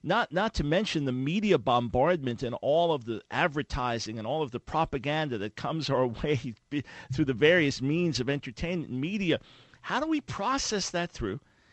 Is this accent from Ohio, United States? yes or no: no; New York, United States; also born or lived in Maryland / Pensacola; now in Charlotte, United States; Look, I'm a New Yorker. Originally from New York, then family and I spent 9 years outside of the D.C. area in Maryland, and then 7 years in Pensacola. But our roots are much more in New York than after that in Maryland.